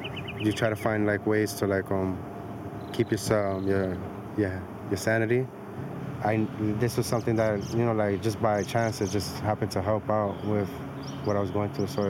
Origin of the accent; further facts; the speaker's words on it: Brooklyn, New York, United States; I'm from Brooklyn.